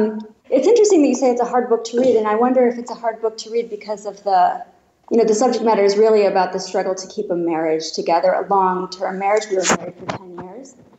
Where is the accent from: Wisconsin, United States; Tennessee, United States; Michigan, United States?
Wisconsin, United States; born or raised there